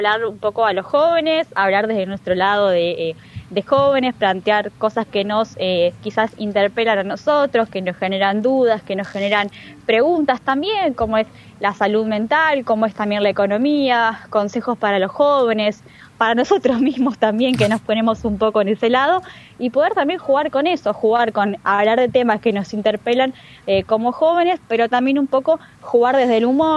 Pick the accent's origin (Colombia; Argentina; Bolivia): Argentina; Cerrito, Entre Ríos; pero yo soy del interior, soy de Cerrito, así que un poco también, bueno, traer un poco eso, ¿no? De todo lo lindo que tiene nuestra provincia